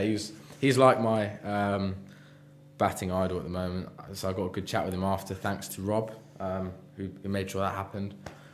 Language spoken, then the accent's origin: English; England, United Kingdom; deep down, I'm an Englishman. I am an Englishman.